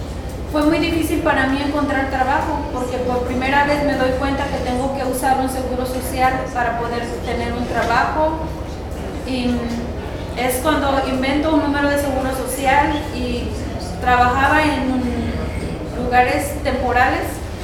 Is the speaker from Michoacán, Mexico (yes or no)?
yes; San Miguel Curahuanco, Michoacán, Mexico; Yo soy originaria de San Miguel Curahuanco, es una tenencia de Maravatío, Michoacán, en México.